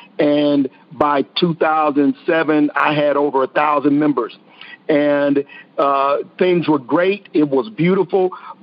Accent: Texas, United States; accent: Texas drawl; I'm from Texas, and we have this Texas draw.

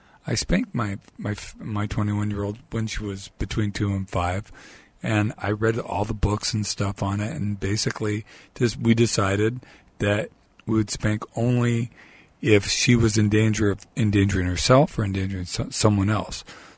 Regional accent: Santa Monica, California, United States; born there; I was born in Santa Monica, California, to a very twisted couple. I was the youngest of five children.

